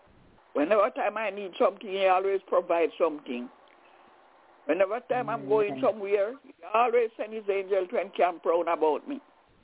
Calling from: Albany, New York, United States; I'm calling from Albany in New York.

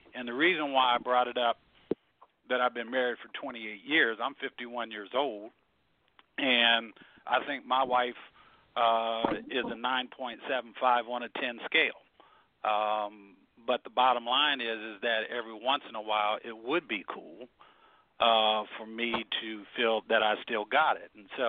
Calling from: Columbus, Ohio, United States; I'm calling from Columbus, Ohio.

